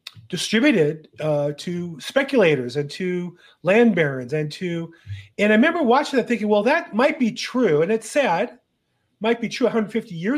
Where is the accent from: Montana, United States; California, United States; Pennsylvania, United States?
California, United States; I'm from California.